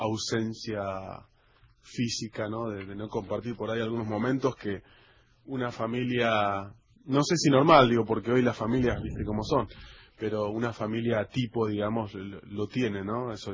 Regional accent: Mar del Plata, Buenos Aires Province, Argentina; Nos criamos con él en Mar del Plata

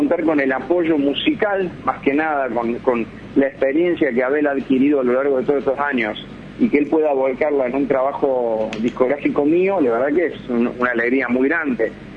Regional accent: Villa María, Córdoba, Argentina; now in Buenos Aires, Argentina; Ahora estoy en Villa María, Córdoba, es mi ciudad natal. Yo vivo en Buenos Aires, pero me vine hace unos meses, después que terminé la gira de verano, en marzo, a ver a mi familia, y bueno, acá me quedé

